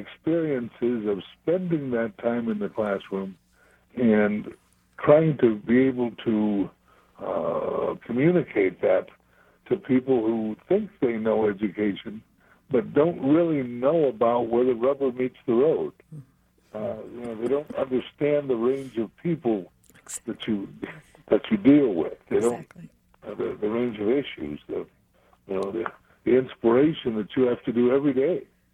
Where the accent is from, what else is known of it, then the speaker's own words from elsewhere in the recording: Nebraska, United States; began my career in my home state of Nebraska for 17 years.